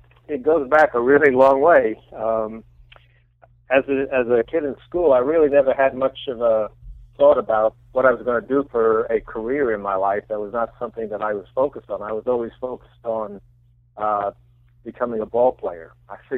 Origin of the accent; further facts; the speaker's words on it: New York City, New York, United States; I grew up in the Bronx, by the way, in New York.